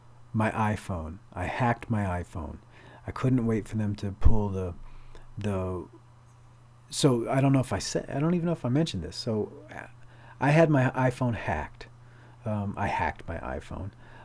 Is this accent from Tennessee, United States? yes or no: no; Boston, Massachusetts, United States; I'm not a big baseball fan, but I'm a Boston fan now. I'm from Boston.